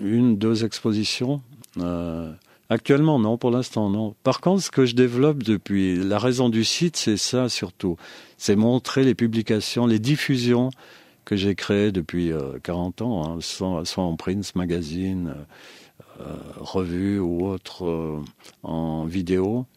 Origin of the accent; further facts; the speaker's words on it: Valais, Switzerland; born there; je suis né en Valais, ce qui est encore un autre parcours. Mais quand je suis en Valais, je me sens valaisan.